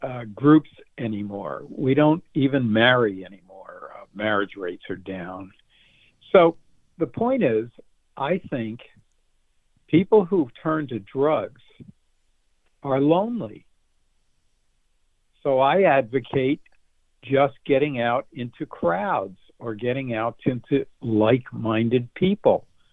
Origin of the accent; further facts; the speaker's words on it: United States; And I believe, as an American, I have a legal right to public health.